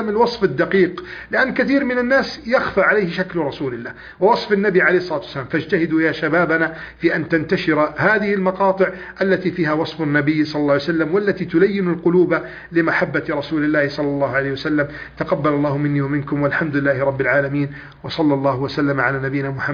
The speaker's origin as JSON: {"language": "Arabic", "country": "Egypt"}